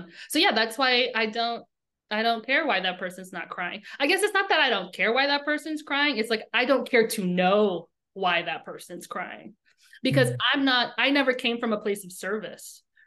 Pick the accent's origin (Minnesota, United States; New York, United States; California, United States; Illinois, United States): New York, United States; I'm from New York, and you mind your business.